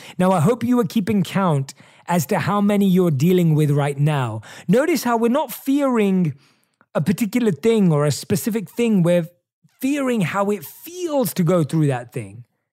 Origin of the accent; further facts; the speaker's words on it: England, United Kingdom; In my home country of England, we once resisted the newfangled technology of the umbrella.